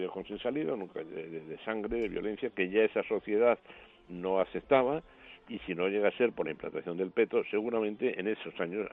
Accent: Spain; como naturalista español

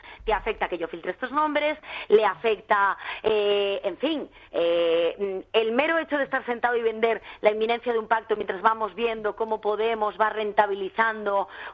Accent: Galicia, Spain; yo soy gallega, Luis, juego con ventaja porque tú eres de Castellón, pero yo soy gallega.

